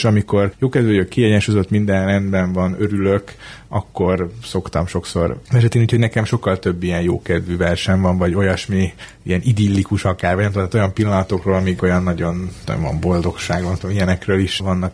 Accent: Budapest, Hungary; én egy városi ember vagyok, Budapesten születtem, ott éltem világéletemben

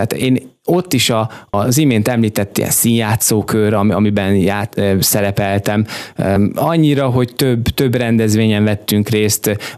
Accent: Kiskunhalas, Bács-Kiskun, Hungary; Én egyedüli gyerek vagyok, ugye itt születtem Kiskunhalason.

